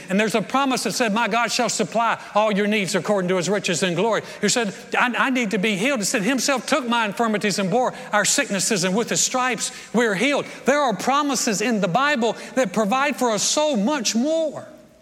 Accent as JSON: {"language": "English", "region": "North Carolina", "country": "United States", "tie": "born or raised there", "said": "But in the regions of the north, where I grew up in North Carolina, you would come out sometimes and my car"}